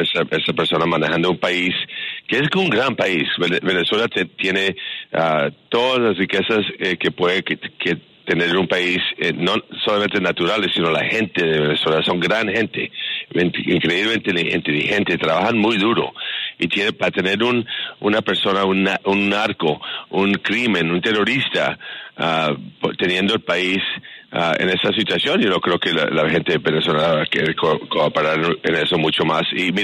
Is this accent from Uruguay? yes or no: no; Colombia; moved away; also born or lived in United States; cuando llegamos a los Estados Unidos yo era muy joven, como sabes, y vi que mi padre, que tenía un trabajo aquí en Colombia bien importante